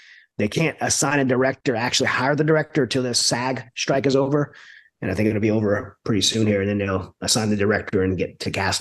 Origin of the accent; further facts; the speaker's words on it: Louisiana, United States; So, but I grew up in South Louisiana. I've been raised not to waste anything.